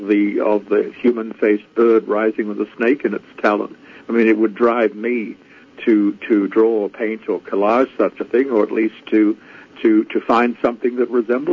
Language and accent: English; Australia; I guess because I grew up in Australia, or failed to grow up in Australia, which has more venomous snakes than any other country in the world